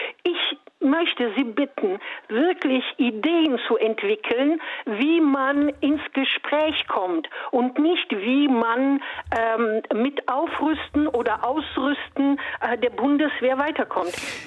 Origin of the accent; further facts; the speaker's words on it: Italy; now in Germany; wie man schon aus dem Namen vielleicht heraushört, ich bin Italienerin